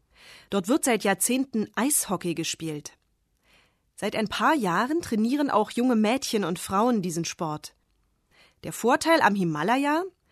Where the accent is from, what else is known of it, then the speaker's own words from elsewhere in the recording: Brandenburg, Germany; Ich erinnere mich an meine Kindheit in Brandenburg. Alles andere als der Himalaya. Viel flacher geht's ja kaum.